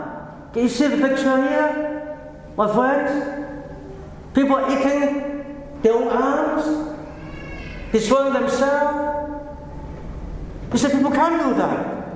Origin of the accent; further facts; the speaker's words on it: Hong Kong; When I grew up in Hong Kong, we got the impression that English people, they are well-ordered, they are well-dressed